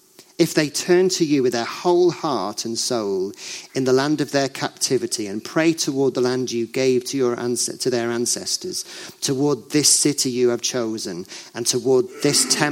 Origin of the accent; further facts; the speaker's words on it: United Kingdom; but I know I'm pretty British and it's quite easy to spot.